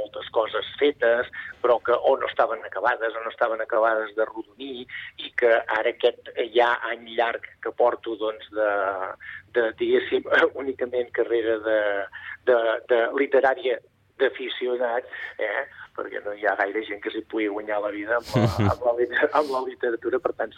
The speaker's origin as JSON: {"language": "Catalan", "region": "Catalonia", "country": "Spain", "said": "explicar la nostra situació com a catalans"}